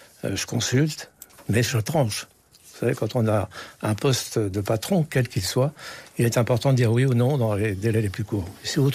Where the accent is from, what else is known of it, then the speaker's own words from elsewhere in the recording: Guingamp, Brittany, France; je suis né à Guingamp. Mes entreprises sont dans un rayon proche de Guingamp. J'ai longtemps présidé en avant de Guingamp. Et donc, mes amis d'enfance, ceux que je fréquente régulièrement, sont guingampais